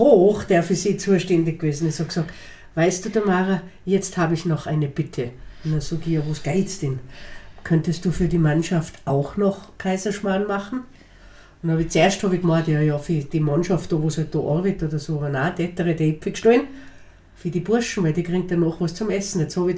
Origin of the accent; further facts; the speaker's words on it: Tyrol, Austria; ich bin aus Tirol.